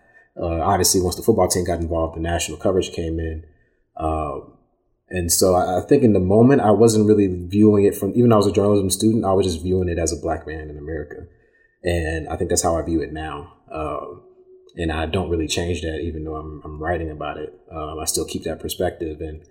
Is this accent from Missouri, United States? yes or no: yes; Ferguson, Missouri, United States; being born and raised in Ferguson, Missouri, like 2 weeks before my freshman year is when Michael Brown got shot.